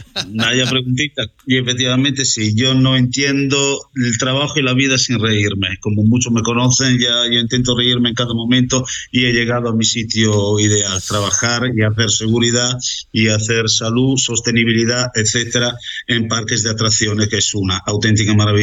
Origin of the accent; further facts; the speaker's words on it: Italy; Spanish is a second language; now in Spain; aunque yo no sea español, después de 27 años me considero como tal, soy español, independientemente de que sea italiano